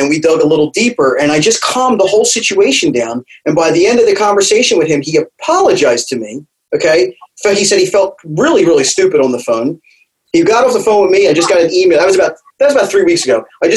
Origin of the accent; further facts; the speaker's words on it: New Jersey, United States; listen, I'm from New Jersey.